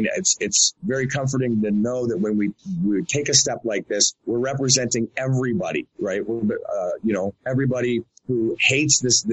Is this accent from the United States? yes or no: no; Canada